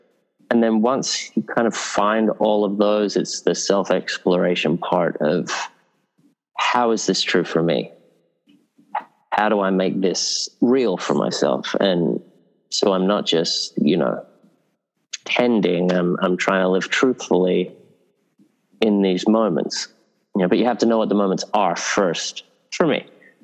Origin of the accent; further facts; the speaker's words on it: Sydney, New South Wales, Australia; I was, you know, a kid growing up in Northern Beaches in Sydney.